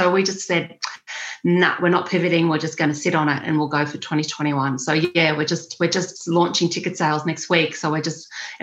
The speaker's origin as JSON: {"language": "English", "town": "Sydney", "region": "New South Wales", "country": "Australia", "tie": "born or raised there", "said": "at the time when I grew up on the Northern Beaches, the horse population on the Northern Beaches was the highest in all of Sydney."}